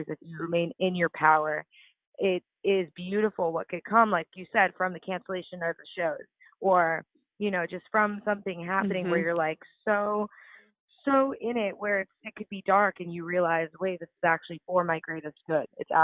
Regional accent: Florida, United States; Both my parents are from New York and they moved here, in their early teens, my dad moved actually when he was 18.

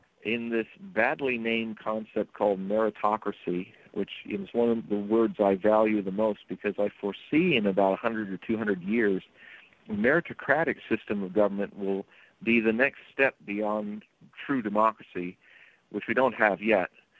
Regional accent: Hollywood, California, United States; I grew up in Hollywood. I'm from that industry

